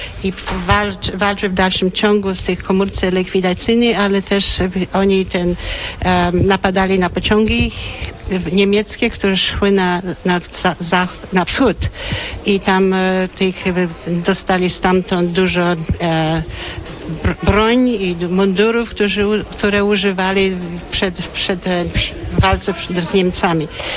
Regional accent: Canada; My się znaleźliśmy w Kanadzie, bo musiał uciekać z Polski i zawsze o Polsce mówił. My się wychowaliśmy właściwie w gronie polskim

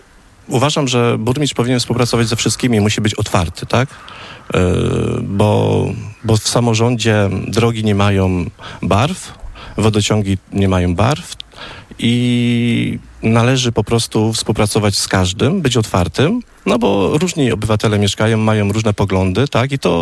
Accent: Warta, Łódź Voivodeship, Poland; Jestem rodowitym warcianinem, z czego jestem bardzo dumny. Tu się wychowałem, tutaj wielcy ludzie kształtowali moją osobowość. Wyjechałem na studia do Łodzi i wróciłem po prostu tutaj do tego pięknego miejsca

